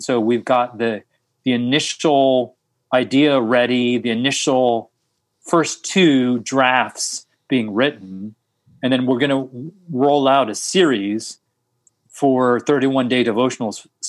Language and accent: English; New York, United States; But because I grew up in New York going to I grew up with Indian food